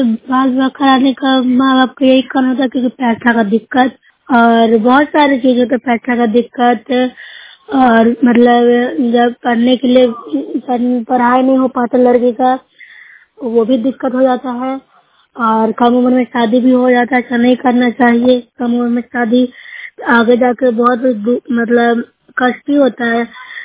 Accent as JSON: {"language": "Hindi", "region": "Bihar", "country": "India", "said": "मैं नूसरा ब्लॉक से हूँ, जिला नालंदा की निवासी हूँ।"}